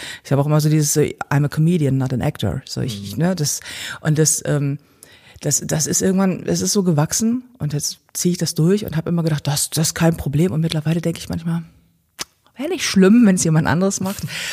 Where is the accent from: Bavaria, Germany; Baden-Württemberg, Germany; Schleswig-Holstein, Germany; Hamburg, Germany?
Hamburg, Germany; Ich bin in Eimsbüttel geboren. So, also bin richtig so in der Mitte, dann auch sehr lange da gelebt, bis ich dann irgendwann weggezogen bin, ganz weit weg nach Barmbek, war meine erste Wohnung und dann jetzt mittlerweile Winterhude.